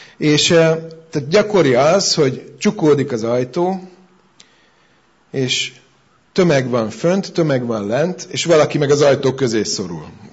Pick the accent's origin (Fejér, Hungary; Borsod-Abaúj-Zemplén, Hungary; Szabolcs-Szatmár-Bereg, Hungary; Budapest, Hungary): Budapest, Hungary; now in Szeged, Hungary; 2008-ban költöztünk mi Budapestről ide, a családdal, Szegedre, és ott mindennapos közlekedési eszközünk volt a metró. És Gyakran, hát én a belvárosban nőttem fel